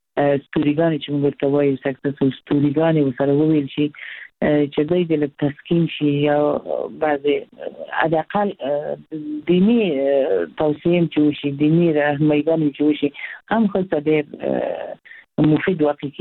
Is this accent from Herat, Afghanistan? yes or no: yes; Herat, Afghanistan; موږ د هرات یو فرهنګي ښار دی